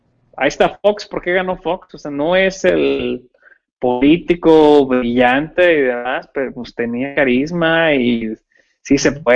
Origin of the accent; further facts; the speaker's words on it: Tampico, Tamaulipas, Mexico; yo soy de Tampico, ¿no?